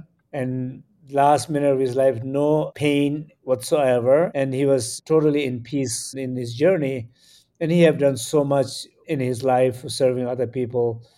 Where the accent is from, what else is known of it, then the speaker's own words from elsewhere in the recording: India; born there; So, well, I was born in India. My parents were left Tibet in 1959 when the Chinese took it over Tibet. So they flee there to India, and I was born there.